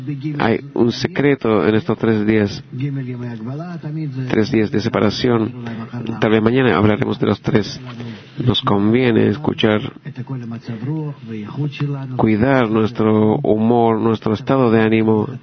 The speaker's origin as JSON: {"language": "Spanish", "town": "Eilat", "region": "Southern District", "country": "Israel", "said": "Yo soy de Eilat."}